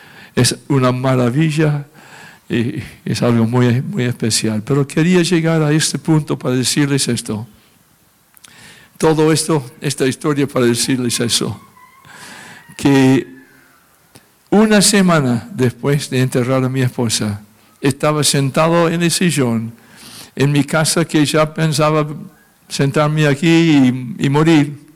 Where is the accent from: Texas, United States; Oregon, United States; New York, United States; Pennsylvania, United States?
Oregon, United States; born there; volví al norte, a la ciudad donde yo nací, en Oregón